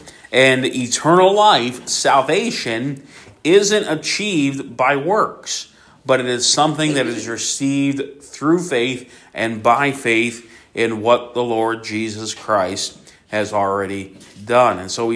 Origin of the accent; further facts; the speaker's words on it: Philadelphia, Pennsylvania, United States; growing up in Philly